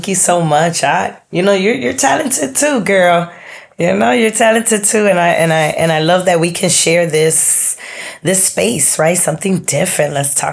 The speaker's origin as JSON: {"language": "English", "town": "Guayama", "country": "Puerto Rico", "said": "Puerto Rico, I'm here, you know, we're from Guayama, the southern side of Puerto Rico."}